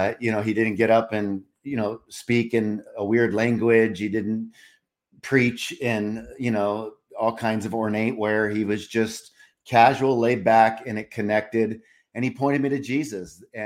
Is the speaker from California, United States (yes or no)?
yes; Laguna Beach, California, United States; As a young kid, I remember I got to live in Laguna Beach, California.